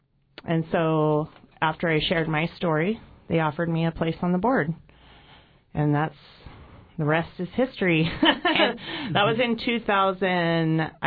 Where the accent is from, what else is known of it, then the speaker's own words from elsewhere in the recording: Ketchikan, Alaska, United States; we grew up in different logging camps in southeast Alaska, mainly back and forth to Ketchikan. I spent the majority of my life in Ketchikan until 2005